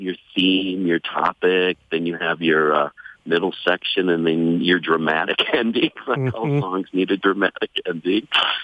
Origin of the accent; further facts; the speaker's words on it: Minnesota, United States; I was raised in Minnesota. Most of my relatives are still back there, but my mom's coming here.